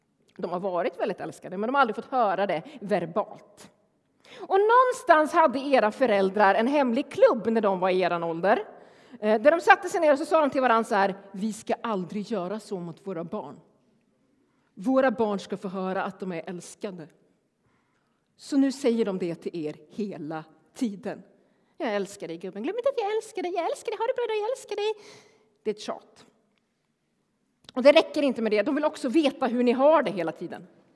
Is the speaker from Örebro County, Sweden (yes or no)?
yes; Örebro, Örebro County, Sweden; jag kommer som sagt från Örebro.